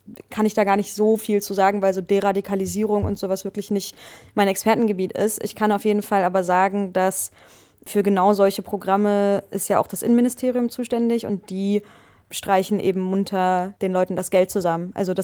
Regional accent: Berlin, Germany; Ich komme ja aus Berlin

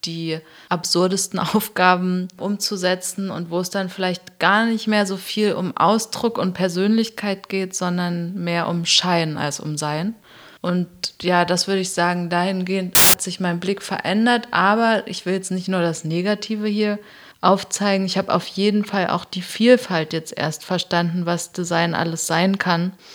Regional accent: East Germany, Germany; ich komme zum Beispiel aus Ostdeutschland

